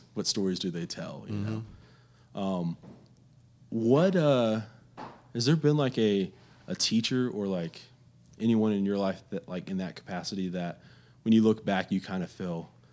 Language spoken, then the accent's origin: English; Fort Stockton, Texas, United States; growing up in Fort Stockton, living in Lubbock now, but growing up in Fort Stockton